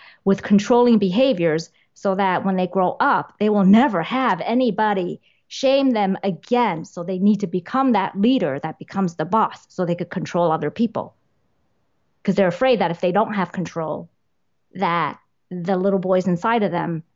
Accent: New York, United States; Hidden shame, because I was shamed so much for being Asian as growing up in New York.

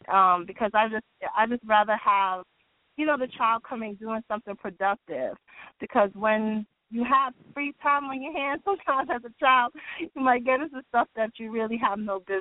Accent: Bronx, New York, United States; now in Paterson, United States; full years since I've been located in Patterson, New Jersey. As you said before in the beginning, I'm originally from the Bronx.

